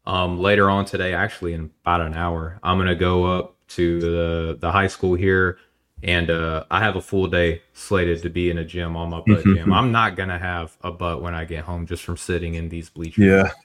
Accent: Arkansas, United States; So listen, I'm from Arkansas and I read the articles over there.

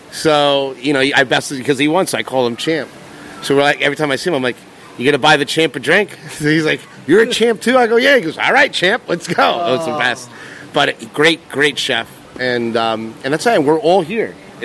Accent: New Jersey, United States; I mean, listen, I come from New Jersey.

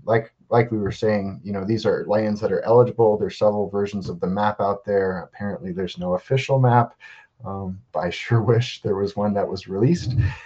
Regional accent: United States; So I say us as American citizens, this is not a political issue in my mind at all. This is an American issue.

